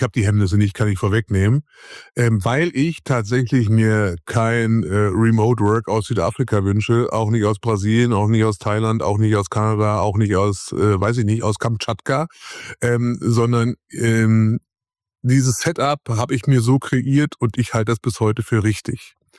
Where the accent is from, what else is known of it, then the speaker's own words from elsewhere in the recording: Potsdam, Brandenburg, Germany; born there; weil ich bin in Potsdam geboren und bin damit geborener Preuße.